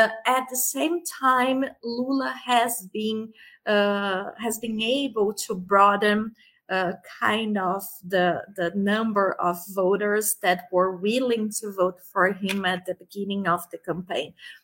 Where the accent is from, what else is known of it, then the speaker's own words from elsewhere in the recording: São Paulo, Brazil; I'm from São Paulo. I'm back in Brazil right now. So I'm based in São Paulo